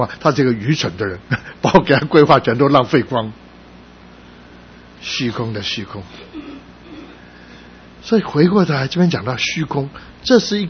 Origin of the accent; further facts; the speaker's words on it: China; now in United States; 我们中国人就中国，我们不舍得花钱跑到里面去看